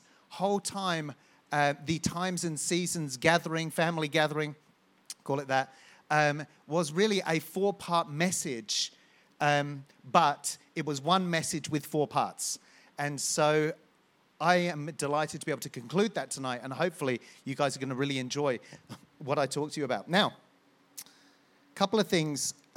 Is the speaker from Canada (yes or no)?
no; United Kingdom; But being British, that is.